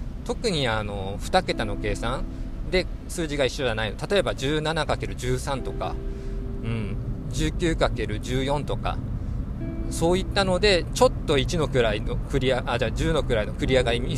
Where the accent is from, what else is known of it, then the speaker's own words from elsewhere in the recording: Kitakyushu, Fukuoka, Japan; 地元の北九州